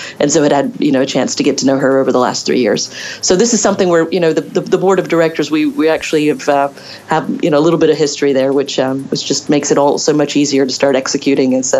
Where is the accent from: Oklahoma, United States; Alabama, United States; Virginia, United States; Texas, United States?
Texas, United States; Dallas; moved away as an adult; now in Europe; So I'm originally from Dallas, Texas, moved to Europe about 20 years ago, and have been here since.